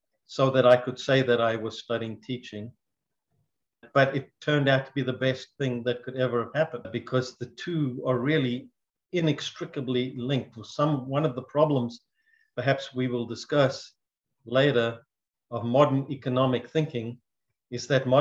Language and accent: English; Johannesburg, Gauteng, South Africa; born there; Okay, well, I was born in 1948 in Johannesburg, South Africa.